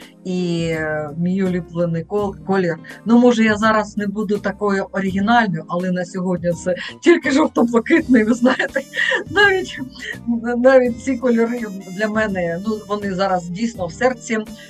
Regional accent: Odesa, Odesa Oblast, Ukraine; also born or lived in Australia; Народилася я в сонячному місті Одеса. Я одеситка, виросла там, закінчила університет, потім декілька років жила в Австралії.

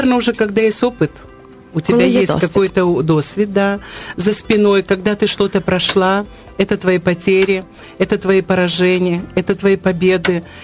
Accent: Georgia; now in Ukraine; я родилась и выросла в Грузии, и мой опыт грузинский, мне было очень трудно, когда я приехала в Украину, с некоторыми вещами здесь смириться.

